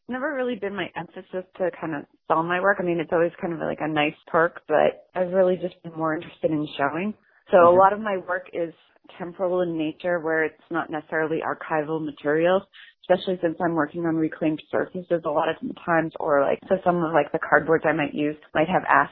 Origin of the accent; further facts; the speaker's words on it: Canada; moved away as an adult; now in United States; I am a Canadian artist who's been living in the States since 2006.